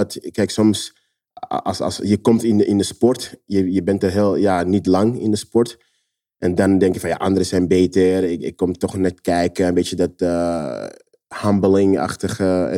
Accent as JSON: {"language": "Dutch", "country": "Netherlands", "tie": "born or raised there", "said": "Maar als kind in Nederland ging ik heel vaak in de vuilnisbak dingen pakken."}